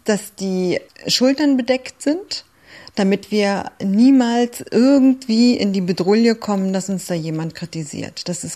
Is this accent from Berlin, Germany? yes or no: yes; Berlin, Germany; born there; ich bin Griechin, in Berlin geboren